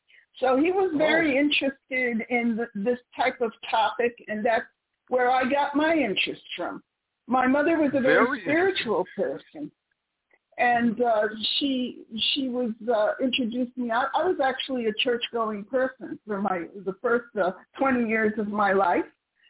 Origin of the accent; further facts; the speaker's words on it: Manhattan, New York, United States; born there; now in Chelsea; I was born in Manhattan, and I still live in Manhattan. I did spend some time in Brooklyn, though, Bensonhurst, but I'm still now living in Chelsea.